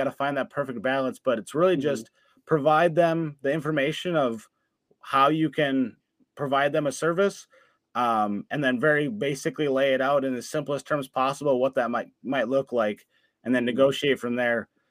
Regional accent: Wisconsin, United States; I was born and raised in Wisconsin, so it's my birthright to be a Packers fan.

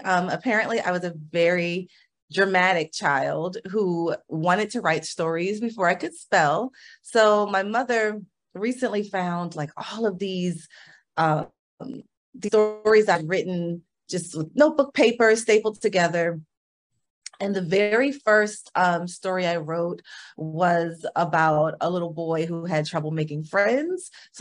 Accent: Maryland, United States; I'm from Maryland, a little city outside of Washington, D.C.

